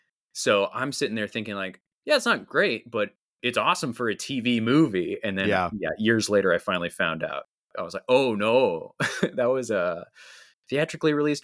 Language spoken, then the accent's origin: English; Virginia, United States; because, you know, growing up in Virginia, no one knew what Dune was.